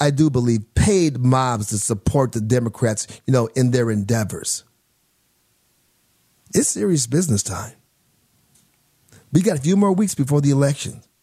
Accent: Milwaukee, Wisconsin, United States; I was there. I was in Milwaukee. That's my hometown, by the way.

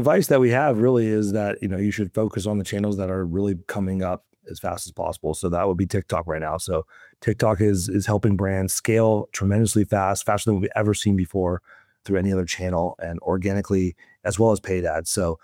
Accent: San Diego, California, United States; I'm actually usually from San Diego, but currently in Japan right now where it's 1 o'clock in the morning.

